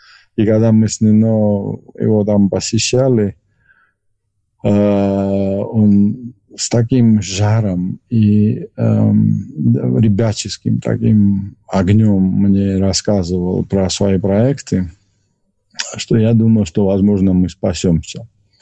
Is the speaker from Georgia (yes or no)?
yes; Georgia; accent: Tatsminian dialect; мой язык в Тбилиси, ну, мой там тацминский говор, например, такого, знаете, правого побережья Куры